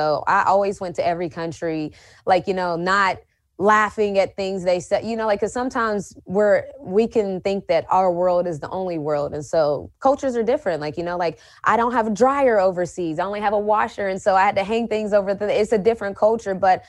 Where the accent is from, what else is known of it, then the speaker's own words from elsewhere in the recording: West Virginia, United States; And so I think growing up in West Virginia, going to school in stores helped me in that aspect, because I was used to not having a lot of entertainment around me. You know, I was used to being able to entertain myself. I'm country.